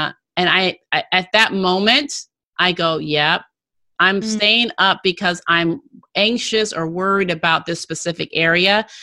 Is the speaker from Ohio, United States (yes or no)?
yes; Cincinnati, Ohio, United States; You know, I'm from the East Coast as well, or I should say Midwest more. Cincinnati, went to college in Chicago